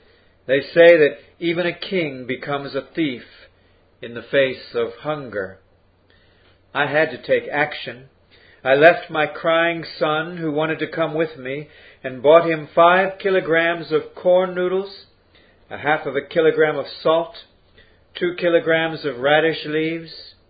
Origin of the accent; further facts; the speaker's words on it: North Korea; I was born as the youngest daughter in beautiful North Korea. My hometown was in a lovely setting.